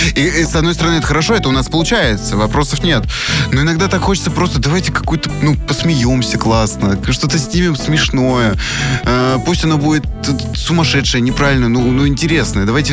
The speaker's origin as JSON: {"language": "Russian", "region": "Moscow", "country": "Russia", "said": "я хоть и москвич, но рос в деревне, поэтому мне вот это все не страшно. Я с детства в навозе."}